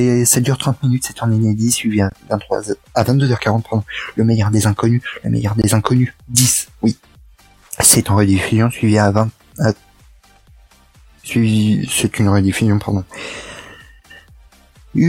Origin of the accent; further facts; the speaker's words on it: Belgium; Je suis belge, ma foi.